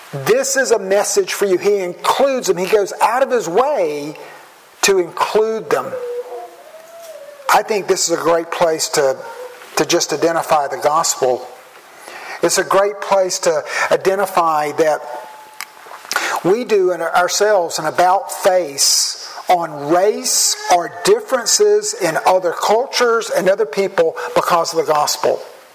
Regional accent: the South, United States; I come from the South.

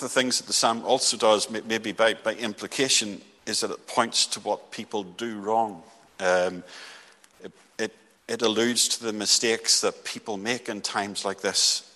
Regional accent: Northern Ireland, United Kingdom; Well, I'm from Northern Ireland. I know more about this than most.

